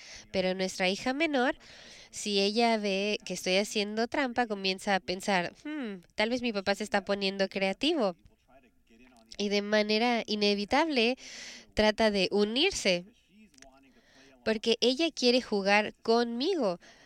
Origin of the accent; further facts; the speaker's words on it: Abbotsford, British Columbia, Canada; also born or lived in Prince George; Sí, yo soy de Abbotsford. Mi familia es de Abbotsford. Nos mudamos de Prince George hace 7 años.